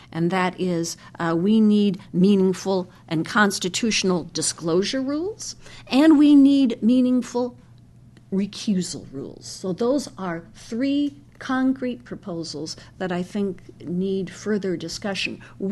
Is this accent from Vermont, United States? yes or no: no; Richland Center, Wisconsin, United States; Which is my hometown, indeed.